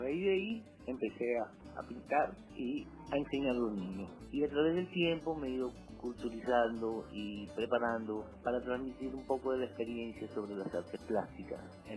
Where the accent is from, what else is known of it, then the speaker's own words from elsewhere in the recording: Puerto La Cruz, Anzoátegui, Venezuela; Soy nacido de Puerto La Cruz, estado Anzoátegui. Soy artista popular. Estudié en Puerto La Cruz, en la escuela de Eloy, tengo sexto grado.